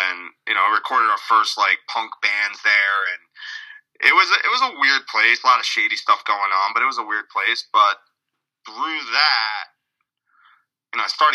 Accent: New York, United States; So I was always exposed to, like, music. Where I live, I live in the Morris Park section. And when I got married, I ended up moving, like, 7 houses from my parents.

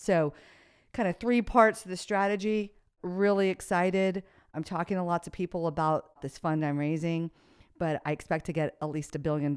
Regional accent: United States; I'm a forward-looking girl. I look forward 90 days. And I'm an American.

